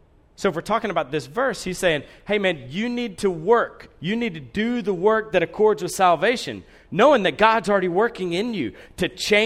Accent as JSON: {"language": "English", "town": "Columbus", "region": "Georgia", "country": "United States", "tie": "born or raised there", "said": "I grew up in Columbus, Georgia. We did not rake leaves. There were no leaves. It was all pine straw."}